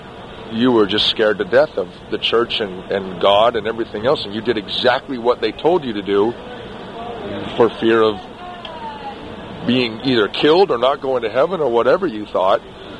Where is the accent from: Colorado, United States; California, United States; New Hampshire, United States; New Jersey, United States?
California, United States; Los Angeles; But, you know, growing up in Los Angeles, this was when I started noticing this